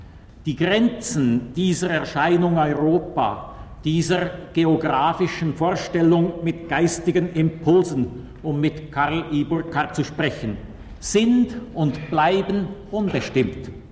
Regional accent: Bern, Switzerland; Als Berner bereitet uns besondere Genugtuung, dass gerade an den Gestaden des Genfersees solche Anerkennung der jahrhundertalten, traditionellen bernischen Mittelrolle zwischen Deutsch und Welsch reifen konnte.

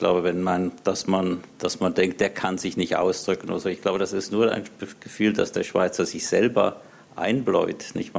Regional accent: North Rhine-Westphalia, Germany; ich komme aus der Nähe von Köln.

